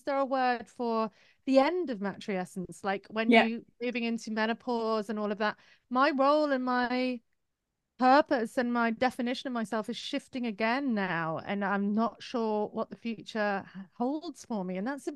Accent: United Kingdom; But I think I'm British, you know, we cover up our trauma and our emotion with sarcasm.

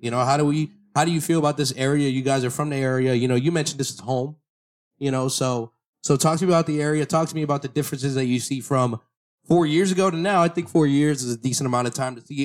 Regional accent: Pennsylvania, United States; I'm from the Poconos, so I don't want to get into that beef or the squabble.

